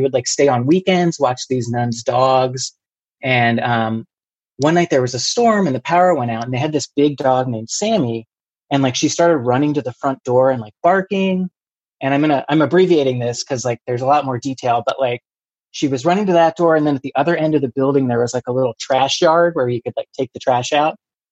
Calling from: Maryland, United States; I live right outside of D.C. in Prince George's County, Maryland, home of where the Exorcist story came from.

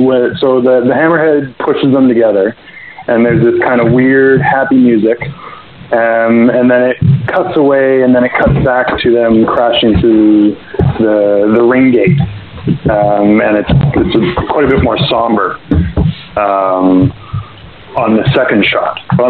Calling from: Canada; I'm calling from Canada.

